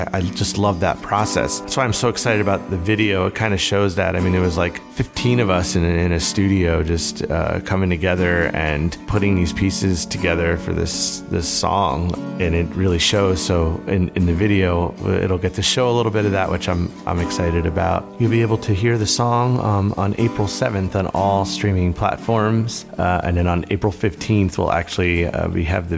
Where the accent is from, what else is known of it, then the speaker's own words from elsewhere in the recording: Philadelphia, Pennsylvania, United States; I'm from Philadelphia.